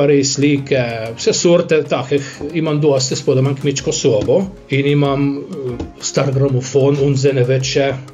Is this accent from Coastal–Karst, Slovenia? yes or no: no; Bločice, Littoral–Inner Carniola, Slovenia; jaz sem se rodil na Bločicah, sedme otrok velike družine, foter bil kovač.